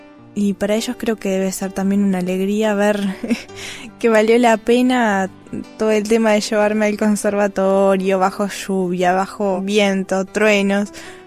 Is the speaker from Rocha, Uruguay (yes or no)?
yes; Rocha, Uruguay; Desde que yo era muy pequeña tomaba clases de piano y bueno, lo hacía eso en mi ciudad natal, en Rocha, Uruguay.